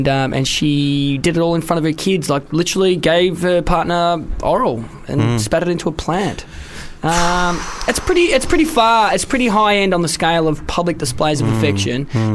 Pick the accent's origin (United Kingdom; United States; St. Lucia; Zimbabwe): United Kingdom; Wales; where I'm from Wales